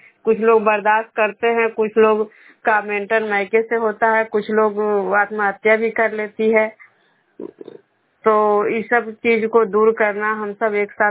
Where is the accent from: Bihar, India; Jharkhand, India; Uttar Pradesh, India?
Bihar, India; Bishnupur; मैं बिष्णुपुर ग्राम खजरा पंचायत नालंदा जिला रंगनवसा प्रखंड के निवासी हूँ।